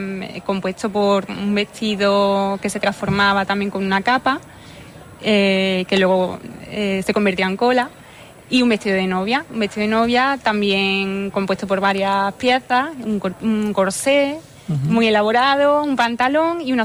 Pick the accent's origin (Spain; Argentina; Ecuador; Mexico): Spain; Córdoba, Andalusia; Soy de Córdoba, pero bueno, me acogieron aquí con los brazos abiertos en Fuente Palmera